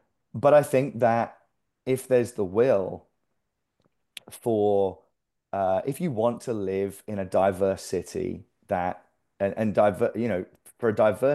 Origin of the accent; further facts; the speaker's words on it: London, United Kingdom; now in Austin, United States; I'm from London. I love London. London's a big, bustling, busy city.